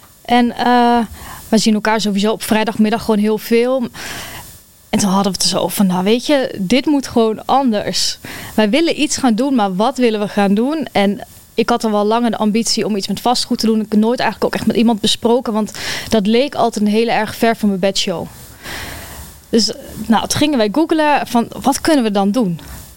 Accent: Gelderland, Netherlands; Ik ben 31 jaar. Ik kom ook uit de Achterhoek.

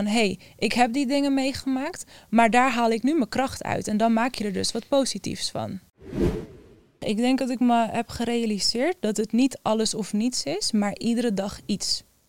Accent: Almere, Flevoland, Netherlands; Ik ben 28 jaar en ik kom uit Almere.

